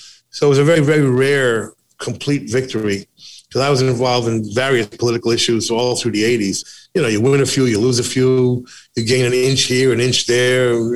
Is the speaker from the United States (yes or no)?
yes; United States; I then thought about it and realized that, oh, my God, I'm an American.